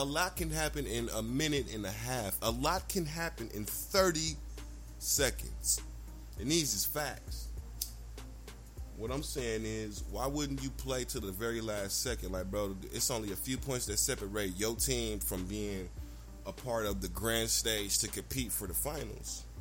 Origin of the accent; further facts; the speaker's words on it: Milwaukee, Wisconsin, United States; I hate to see my hometown team lose